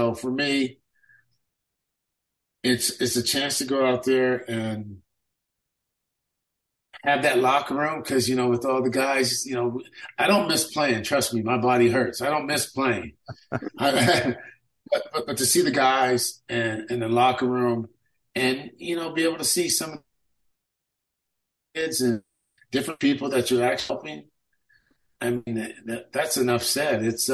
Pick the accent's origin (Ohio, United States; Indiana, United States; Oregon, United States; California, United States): California, United States; Sacramento; I grew up in District 7 out in South Sac.